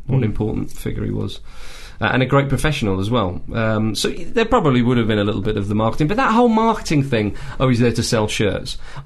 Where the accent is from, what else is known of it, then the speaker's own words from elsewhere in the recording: England, United Kingdom; And the fact that, of course, we're English and he's English as well just makes it that so much nicer.